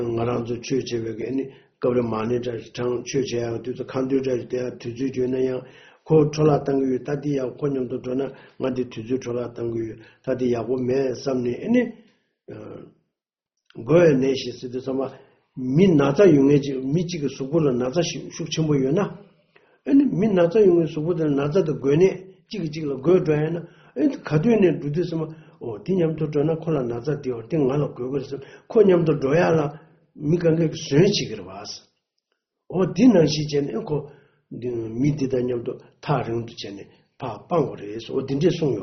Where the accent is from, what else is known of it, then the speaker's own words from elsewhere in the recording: Shanghai, China; 我是上海人